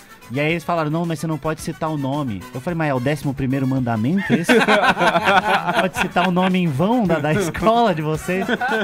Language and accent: Portuguese; Pinhais, Paraná, Brazil; Eu sou de Curitiba, Pinhais.